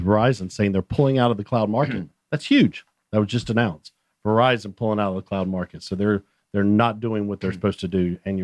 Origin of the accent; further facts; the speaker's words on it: Salisbury, North Carolina, United States; back in my hometown of Salisbury, North Carolina.